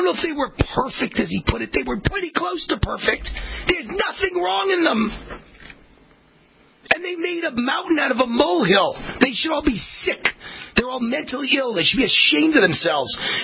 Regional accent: New York, United States; I've been around people like this my whole life, because I was raised in New York. So I was around a ton of liberals in New York.

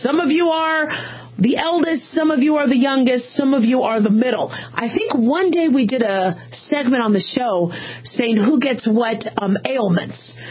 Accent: Phoenix, Arizona, United States; I grew up in Phoenix in the desert.

